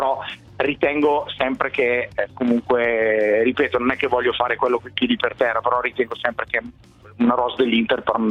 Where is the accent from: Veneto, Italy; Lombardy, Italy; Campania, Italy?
Lombardy, Italy; Bergamo; io poi sono bergamasco e anche tifoso tarantino